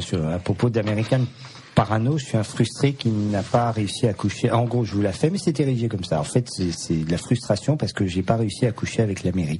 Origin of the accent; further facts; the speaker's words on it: France; C'est très intéressant de dire ça en tant que Français.